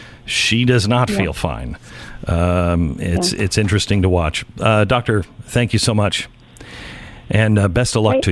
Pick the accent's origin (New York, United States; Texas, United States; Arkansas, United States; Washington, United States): Washington, United States; because I grew up in Washington State, and Seattle's always been crazy